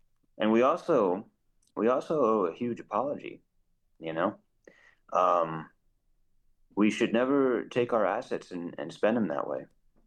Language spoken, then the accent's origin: English; United States; It's difficult as a filmmaker, as a historian, but really as an American to watch to hear about your countrymen